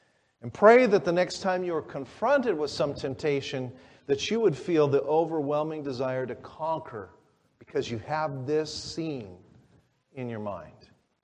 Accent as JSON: {"language": "English", "region": "California", "country": "United States", "said": "being a California boy, I've never been in real violent weather"}